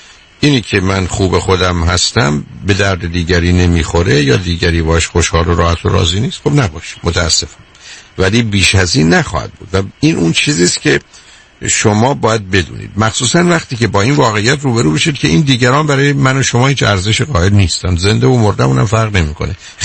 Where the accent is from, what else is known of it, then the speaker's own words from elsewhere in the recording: Iran; born there; ما در ایران متولد شدیم و فارسی بلدیم ولی انگلیسی بلد نیستیم